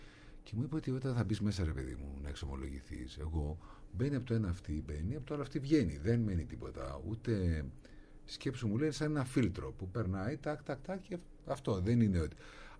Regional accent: Thessaloniki, Central Macedonia, Greece; Η Θεσσαλονίκη είναι μια πόλη που την αγαπούσα, την αγαπάω και θα την αγαπάω πάντα, γιατί είναι η πατρίδα μου.

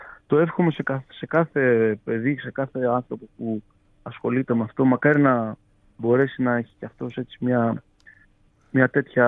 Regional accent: Tashkent, Uzbekistan; όταν ήμουν μικρός στην Τασκένδη που μεγάλωσα και γεννήθηκα

